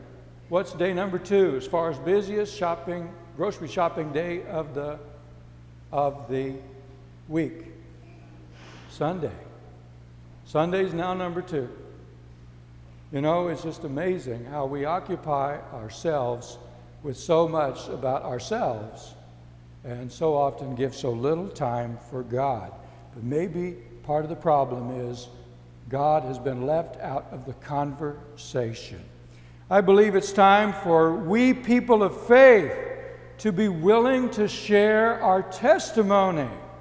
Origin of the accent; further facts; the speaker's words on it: San Antonio, Texas, United States; And I remember in my teenage years growing up in San Antonio, at one point, I was part of a campaign of high school students where we went down to the Alamo Plaza.